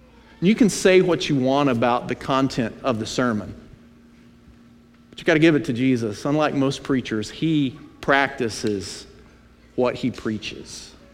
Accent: United States; I'm an American. In some way, I'm a Christian.

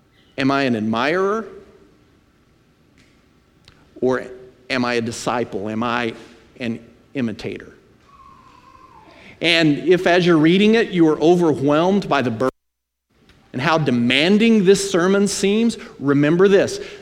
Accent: United States; I'm an American. In some way, I'm a Christian.

